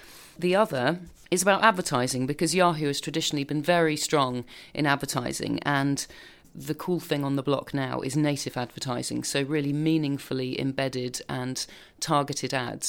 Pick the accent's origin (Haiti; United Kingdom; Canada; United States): United Kingdom; England; obviously don't like talking about this, especially because we're English